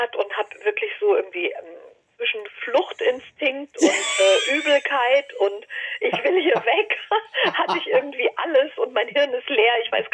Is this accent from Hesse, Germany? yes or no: yes; Fulda, Hesse, Germany; weil Fulda ist ja auch meine Heimatstadt.